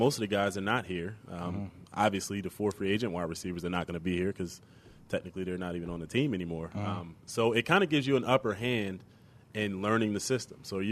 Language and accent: English; New Jersey, United States; Because I'm from New Jersey.